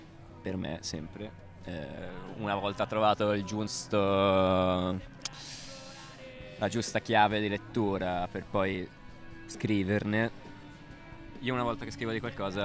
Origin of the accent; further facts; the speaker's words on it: Bergamo, Lombardy, Italy; now in Florence, Italy; fra appunto qua Firenze, Toscana, la Lombardia, perché io sono di Bergamo.